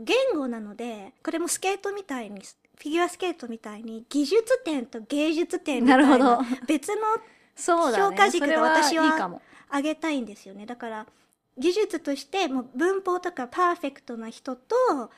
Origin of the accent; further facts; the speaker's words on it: United Kingdom; 私たちとか、イギリスで育ったので